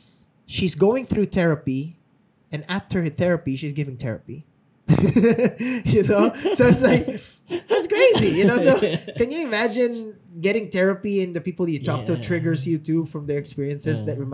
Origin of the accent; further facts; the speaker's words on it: Philippines; English is a second language; crying is just a mother thing, you know? I grew up with that in the Filipino culture.